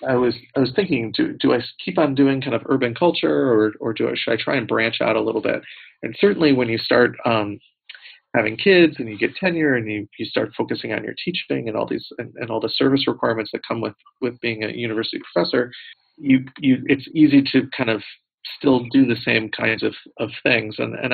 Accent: United States; And it just rings so novel to my ear as an American

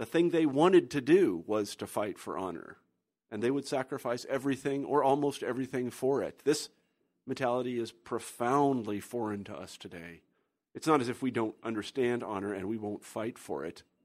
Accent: Kansas, United States; now in Iowa City, United States; I grew up in Kansas. That's very different than Japan, but still.

